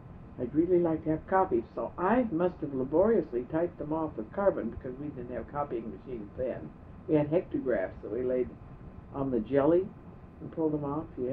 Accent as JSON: {"language": "English", "region": "Rocky Mountains", "country": "United States", "said": "I came here from the Rocky Mountain area, which is really quite provincial and bigoted."}